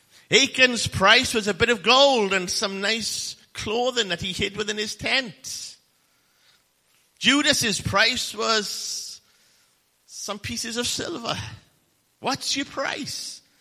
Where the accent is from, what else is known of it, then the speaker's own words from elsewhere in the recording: Merthyr Tydfil, Wales, United Kingdom; There was a minister from my hometown in Merthyr Tydfil